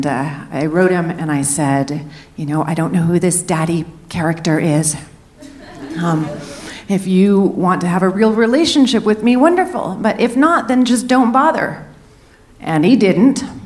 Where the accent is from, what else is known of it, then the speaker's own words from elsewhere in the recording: San Francisco, California, United States; And I grew up in San Francisco with my mother.